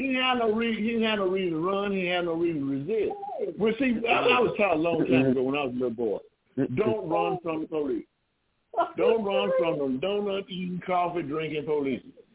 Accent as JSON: {"language": "English", "town": "Memphis", "region": "Tennessee", "country": "United States", "tie": "born or raised there", "said": "Y'all talking about my hometown now."}